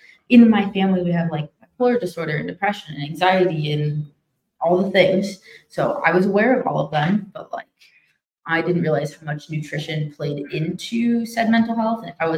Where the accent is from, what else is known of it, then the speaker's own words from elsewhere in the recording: Illinois, United States; Being in Colorado helps, too, because I grew up in Illinois where there's no sun and it's cold all the fucking time.